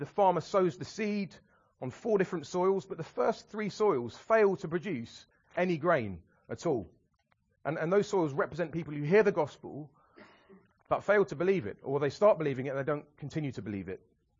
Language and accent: English; Croydon, London, United Kingdom; Now, obviously, I'm from Croydon.